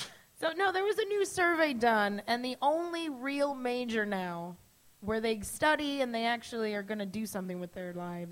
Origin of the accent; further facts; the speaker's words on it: Joliet, Illinois, United States; I'm from Joliet. That's why.